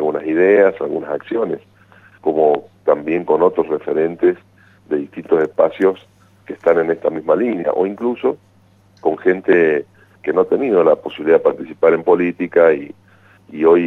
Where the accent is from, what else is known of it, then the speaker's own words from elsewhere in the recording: Mendoza, Argentina; tenemos que tener la identidad claramente definida como mendocinos